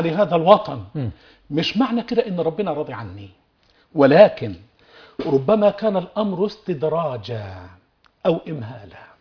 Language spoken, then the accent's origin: Arabic; Egypt; أنت مصري وأنا مصري، أنت مسلم وأنا مسلم،